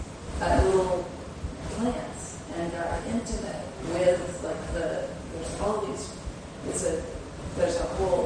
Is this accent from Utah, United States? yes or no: no; California, United States; So I came from California and everything was, like, spectacular, big mountains and ocean and kind of beauty with a capital B. And I moved here